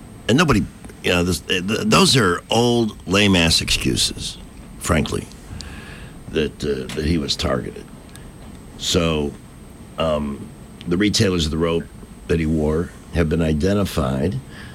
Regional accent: Chicago, Illinois, United States; I'm from Chicago.

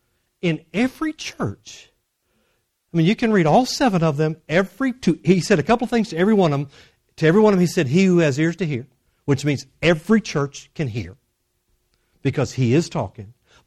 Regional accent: Texas, United States; It happens when I believe and fight the fight of faith. All of it's that way.

